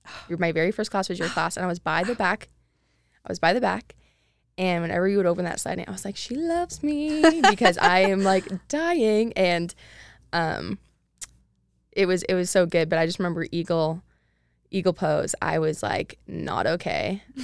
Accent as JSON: {"language": "English", "town": "Eugene", "region": "Oregon", "country": "United States", "said": "Eugene, Oregon. There's nothing to do there either, so it's, like... But, like, at least I knew some people there."}